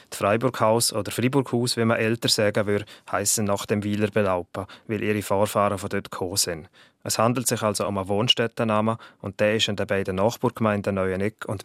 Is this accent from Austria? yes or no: no; Graubünden, Switzerland; In der Bündner Herrschaft, wo ich herkomme